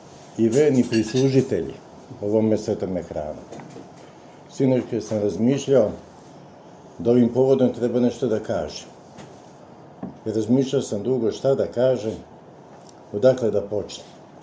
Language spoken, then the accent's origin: Serbian; Belgrade, Serbia; znači ja sam dete sa Crvenog krsta